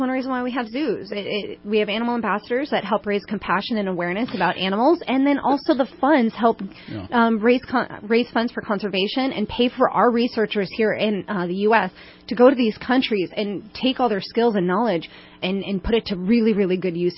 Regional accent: Midwest, United States; I grew up in the Midwest, and my parents were in horticulture

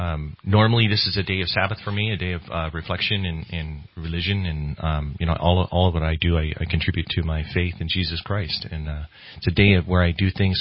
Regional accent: Redding, California, United States; But yeah, Reading's my hometown, and I was born here. Spent some time abroad serving in service to our nation

